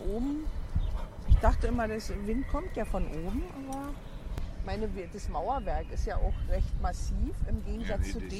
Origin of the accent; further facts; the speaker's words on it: Berlin, Germany; also born or lived in Munich; mein Vorteil war, dass ich eben Berlinerin bin. Also auch wenn ich 16 Jahre jetzt in München war, aber ich bin halt Berlinerin